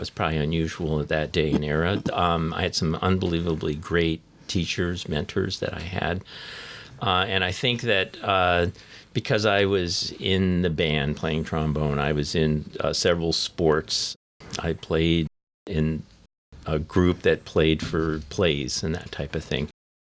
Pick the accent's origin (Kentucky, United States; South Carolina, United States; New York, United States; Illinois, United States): New York, United States; Huntington; I was born in Huntington, New York, which is near New York City.